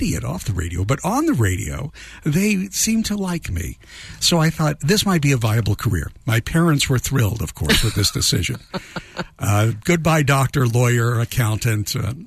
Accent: Louisville, Kentucky, United States; I grew up in Louisville, Kentucky.

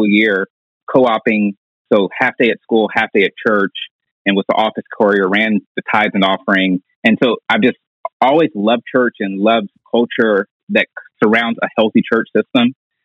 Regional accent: Huntsville, Alabama, United States; born there; So I was born in Huntsville, Alabama, so Northern Alabama.

